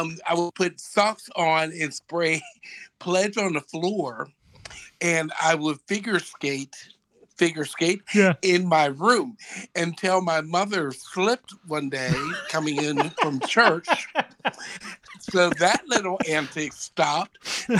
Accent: Pittsburgh, Pennsylvania, United States; I'm from Pittsburgh, Pennsylvania

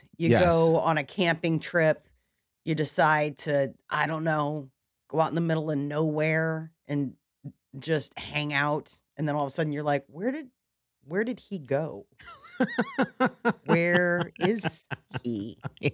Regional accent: Nebraska, United States; I mean, I grew up in Nebraska. It's not like I don't have an outdoor, you know, aspect to my personality.

